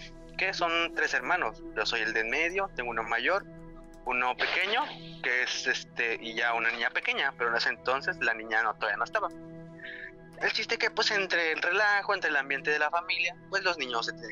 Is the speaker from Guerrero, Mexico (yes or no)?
yes; Iguala, Guerrero, Mexico; Yo soy originario de Guerrero, de Iguala, Guerrero, justamente.